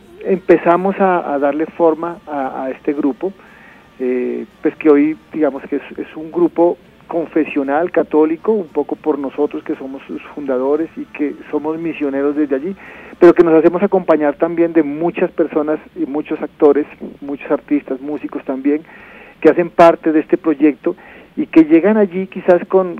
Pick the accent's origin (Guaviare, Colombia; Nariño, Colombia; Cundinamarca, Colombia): Nariño, Colombia; Pasto; born there; Yo nací en Pasto y bueno, una vez terminado mi bachillerato, pues bueno, tenía que tomar un rumbo.